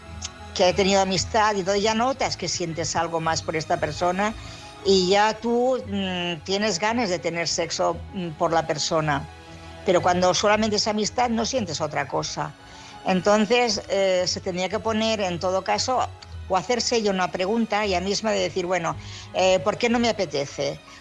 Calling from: Barcelona, Catalonia, Spain; de Barcelona.

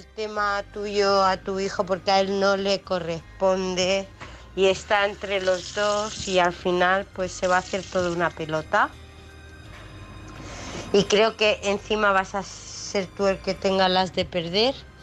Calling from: United Kingdom; del Reino Unido. Hola a todos.

